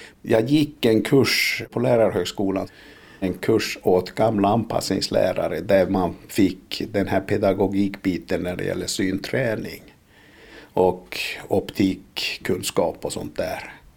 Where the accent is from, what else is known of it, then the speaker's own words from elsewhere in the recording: Norrbotten County, Sweden; Jag kallar mig svensk. Oftast. Fast jag vet ju att jag är född i Tornedal. Är det någon som frågar var jag kommer ifrån så är det ju Tornedal.